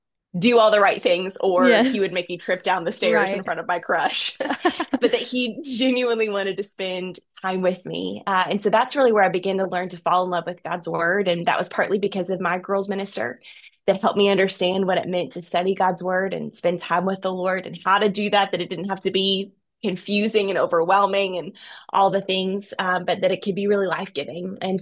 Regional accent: Georgia, United States; now in Oklahoma, United States; But I'm originally from Georgia. I always want to make that clear that I'm a Southeastern girl. Okay. I'm from the great state of Georgia. I do live in Oklahoma, but I am a Georgia peach at heart.

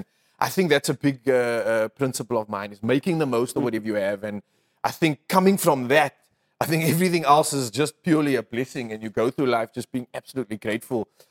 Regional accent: Cape Town, Western Cape, South Africa; I was brought up in Heathfield with my parents, but obviously most of the time that I did have spending with cousins and family was Bridgetown, Cape Town, that side of life.

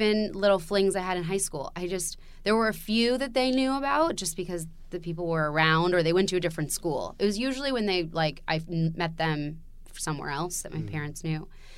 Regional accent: Los Angeles, California, United States; I was raised in Los Angeles, so, you know, exposed to the big city, if you will.

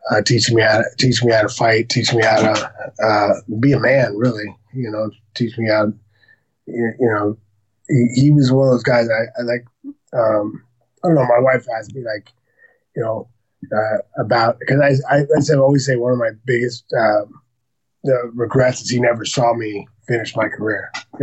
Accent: Santa Barbara, California, United States; Born and raised in Santa Barbara.

